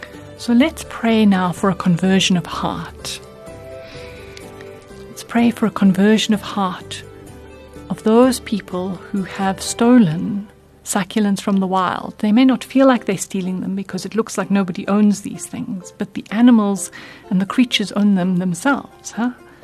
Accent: South Africa; But I wanted to alert us as South African children to this, because succulents are the only plants really that can grow in a whole large part of our country.

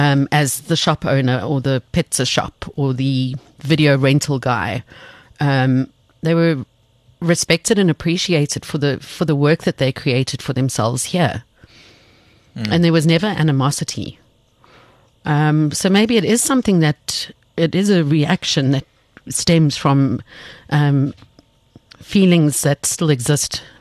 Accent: Johannesburg, Gauteng, South Africa; the area that I grew up in Joburg

